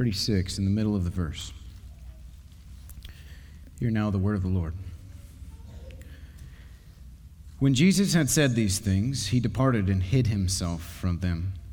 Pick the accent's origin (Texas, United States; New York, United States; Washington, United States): Texas, United States; Growing up in Texas, for whatever reason, this was a popular saying, something I heard all the time.